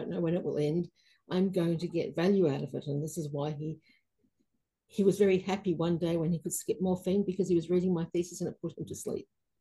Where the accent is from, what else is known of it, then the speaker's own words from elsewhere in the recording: Australia; We've changed. We're not as much like that anymore. But we defined ourselves in the 60s and 70s as a second world country. In the 50s, we were still a colony.